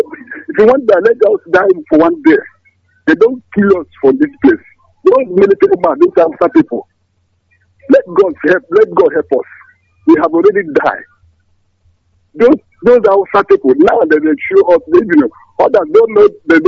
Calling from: Aba, Abia, Nigeria; I'm calling from Aba.

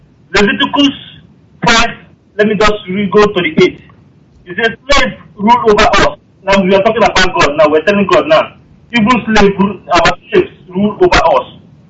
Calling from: Moscow, Russia; from Russia, Moscow.

